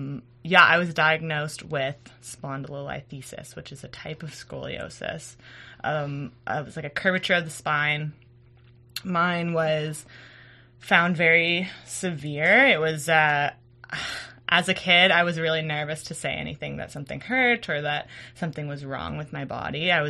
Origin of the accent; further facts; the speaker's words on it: Victoria, British Columbia, Canada; now in Ontario; I'm from Victoria, BC.